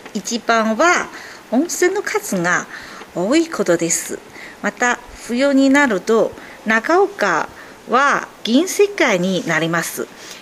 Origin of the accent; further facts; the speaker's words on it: Jilin, China; Japanese is a second language; 私のふるさとで有名な観光地長白山があります。